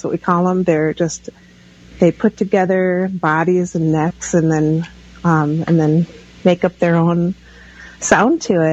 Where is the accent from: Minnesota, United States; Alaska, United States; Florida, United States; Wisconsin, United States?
Minnesota, United States; White Earth; So I'm from White Earth, and my clans are Bear and Crane.